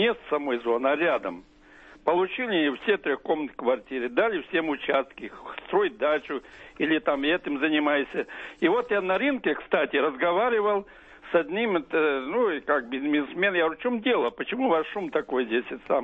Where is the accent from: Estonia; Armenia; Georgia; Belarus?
Belarus; now in Khimki, Russia; Я вот сам по национальности белорус. Ну, я сейчас военный пенсионер.